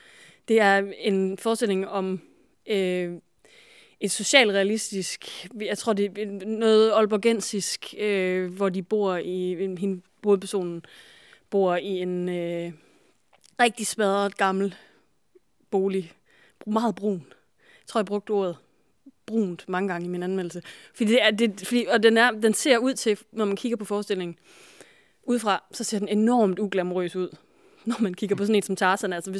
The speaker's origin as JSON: {"language": "Danish", "town": "Aarhus", "region": "Central Denmark Region", "country": "Denmark", "said": "Jeg er jo aarhusianer"}